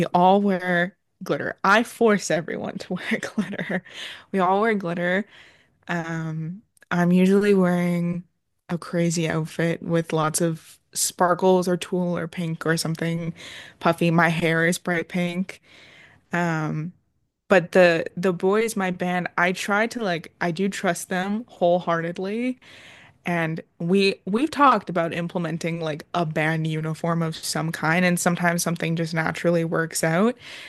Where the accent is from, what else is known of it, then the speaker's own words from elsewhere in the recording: Edmonton, Alberta, Canada; I am an artist from Edmonton, Alberta.